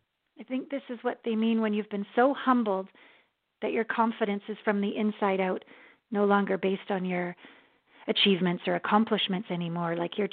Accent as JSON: {"language": "English", "town": "Kamloops", "region": "British Columbia", "country": "Canada", "said": "Yeah, I'm from Canada, a small town called Kamloops, BC, where there was, it's now a university, but it was a college."}